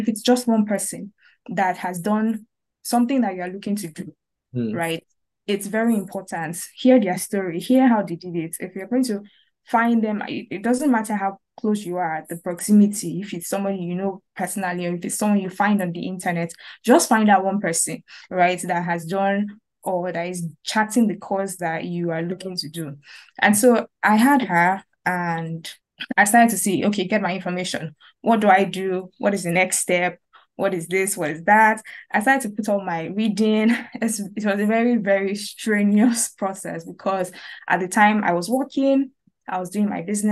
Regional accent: Lagos, Nigeria; Lived in Nigeria my entire life. I was born in Lagos, raised with my parents and my three siblings. Went to school, Covenant University in Nigeria.

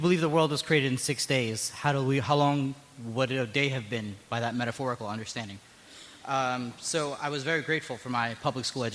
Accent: New York City, New York, United States; I grew up in New York City, and I had a Jewish earth science teacher

